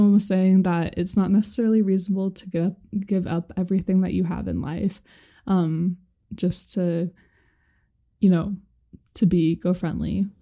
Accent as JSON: {"language": "English", "town": "Seattle", "region": "Washington", "country": "United States", "said": "Yeah, which was interesting because I remember growing up, I'm from the Seattle area"}